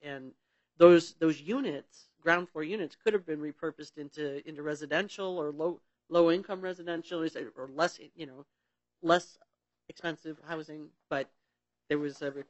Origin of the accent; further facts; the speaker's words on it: Detroit, Michigan, United States; I grew up in Detroit, and you could walk to the store and get milk and that kind of thing.